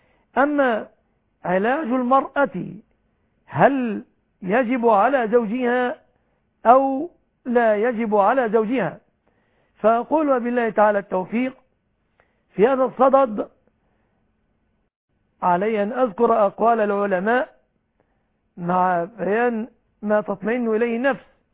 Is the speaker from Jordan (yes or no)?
no; Egypt